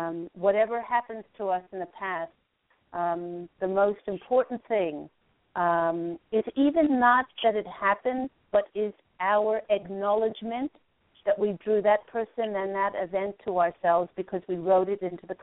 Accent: Queensland, Australia; moved away as an adult; now in United States; I've been in Cali now for 6 years, and my husband and I moved here from Australia. And funnily enough, we were near the Glasshouse Mountains

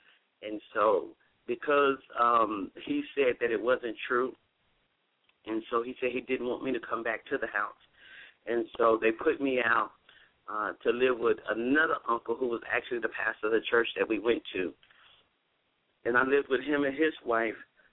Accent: Chicago, Illinois, United States; Yes, I am from Chicago, Illinois. I am the youngest of 8 children.

